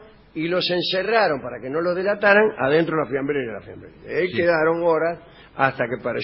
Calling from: Barcelona, Catalonia, Spain; de Barcelona. Estoy escuchando el programa de anoche en podcast.

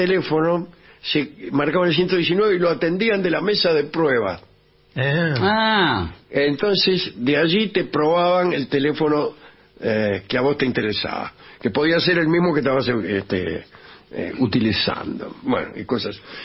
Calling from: Villa Pueyrredón, Buenos Aires, Argentina; Villa Pueyrredón. Los escucho todas las noches.

